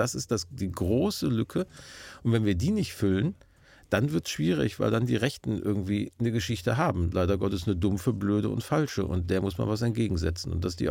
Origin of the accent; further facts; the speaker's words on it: Hamburg, Germany; Ich muss jetzt als Hamburger einmal sagen